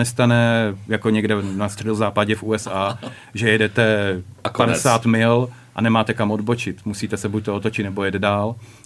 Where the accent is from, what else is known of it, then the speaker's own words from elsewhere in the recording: Přepeře, Liberec Region, Czechia; born there; v roce 1978, když jsem se narodil v Přepeřích u Turnova na Samotě, tehdy ještě v těsné blízkosti bývalé silnice 1/10. Byli jsme jediné dva domy na téhle silnici